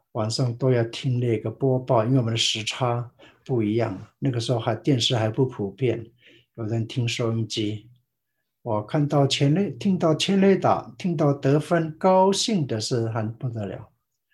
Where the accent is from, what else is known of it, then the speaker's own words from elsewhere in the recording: Taiwan; 那我在台湾，在一个小乡村里面，那我请你们也都知道哈，我是台湾的布农族，少数民族中才仅挺多才4万5万个人，现在已经6万个。